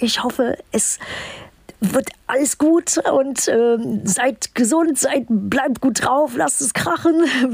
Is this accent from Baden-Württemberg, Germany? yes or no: no; Düsseldorf, North Rhine-Westphalia, Germany; dann noch in meiner alten Heimat Düsseldorf mit so vielen tollen Gästen und Musikern